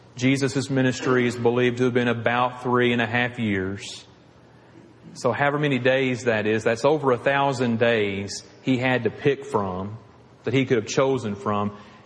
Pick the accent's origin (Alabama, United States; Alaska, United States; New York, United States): Alabama, United States; Piedmont; There's a congregation on Highway 278, one on Highway 9, and then there was the one that I grew up at on Memorial Drive.